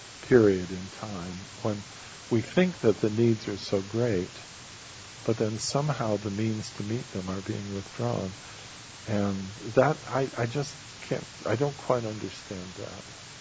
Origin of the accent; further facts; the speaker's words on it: the West, United States; I grew up in the West.